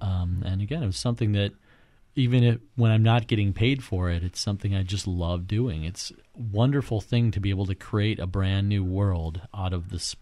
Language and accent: English; Illinois, United States; I grew up around Chicago. And so I wrote for the newspapers around the area throughout my teens.